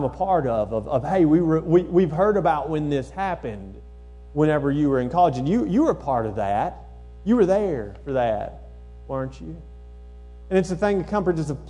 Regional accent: Lawrenceburg, Tennessee, United States; now in Columbia, United States; I'm from Lawrenceburg, Tennessee, and even though I haven't lived there, in fact, I've probably nearly lived away from that town as long as I lived in that town

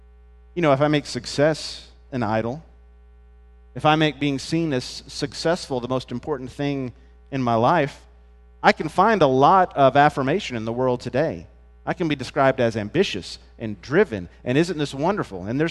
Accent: United States; thankful for the country where I was born and the country where I live. I'm grateful for that identity as an American.

